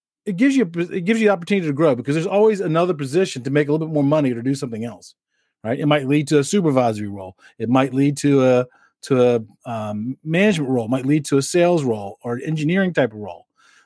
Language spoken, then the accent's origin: English; Maryland, United States; Baltimore's on my mind because I'm originally from Maryland